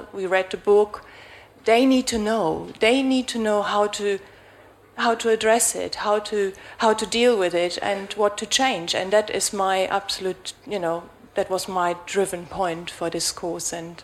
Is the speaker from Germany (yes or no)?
yes; Germany; English is a second language; now in United Kingdom; I'm German. I grew up in Germany, close to the Dutch border, and I never had a problem drug-related.